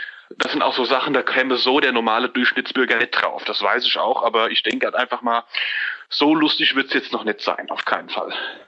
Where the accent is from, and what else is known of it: Hesse, Germany; accent: Central Hessian